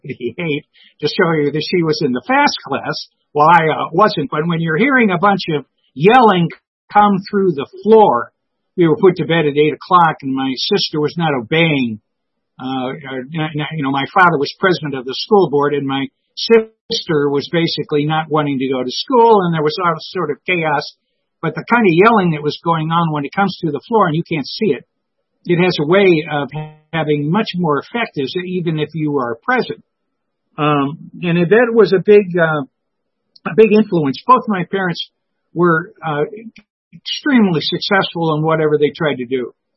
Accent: Chagrin Falls, Ohio, United States; because I'm from Chagrin Falls, Ohio, I could tell you his name was originally Tom Conway before it was changed

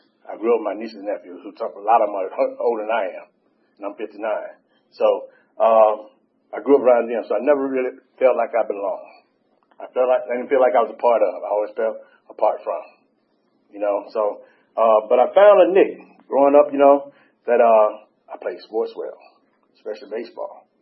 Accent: Brundidge, Alabama, United States; So, but you know, I grew up in a small town in Alabama, Brandage, Alabama

